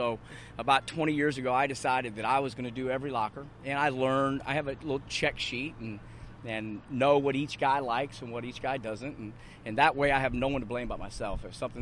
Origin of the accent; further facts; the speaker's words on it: Independence, Missouri, United States; I'm a local kid. I'm from Independence. I went to William Chrisman High School. My family still lives in Sugar Creek.